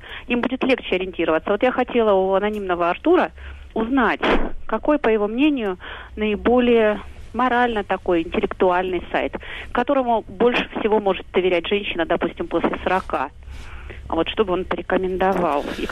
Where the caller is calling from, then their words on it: Moscow, Russia; я звоню из Москвы.